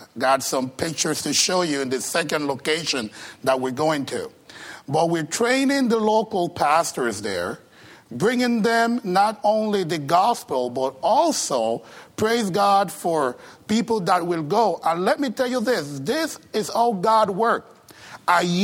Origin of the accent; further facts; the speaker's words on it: Costa Rica; English is a second language; I'm originally from Costa Rica, so that's the reason for the accent.